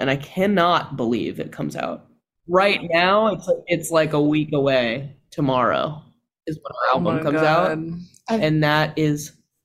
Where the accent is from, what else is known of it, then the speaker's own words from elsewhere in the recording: California, United States; I'm from California. I don't know about none of that.